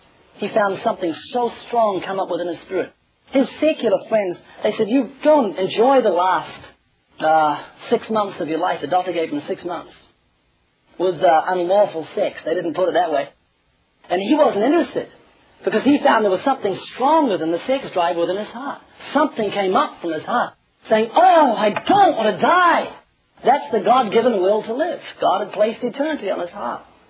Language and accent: English; New Zealand; I've got a friend who lives in Australia. I'm from New Zealand.